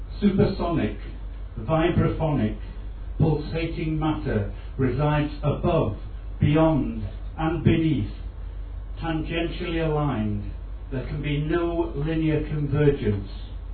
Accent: Yorkshire and the Humber, United Kingdom; I'm a Yorkshireman from the far north of Scotland

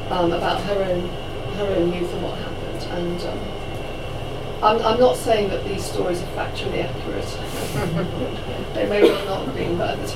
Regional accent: England, United Kingdom; because my mother is Irish and she we were brought up in English, I'm English

